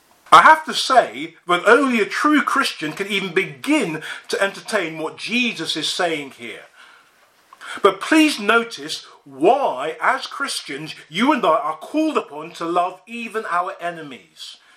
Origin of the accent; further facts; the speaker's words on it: United Kingdom; And let's be honest, as the British, we're pretty good at blaming others, aren't we?